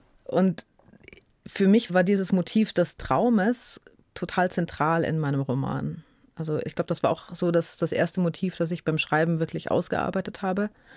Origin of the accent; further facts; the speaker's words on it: Munich, Bavaria, Germany; Also mein Vater war Palästinenser, meine Mutter ist Deutsche und ich bin hier in München geboren. Also natürlich bin ich Münchnerin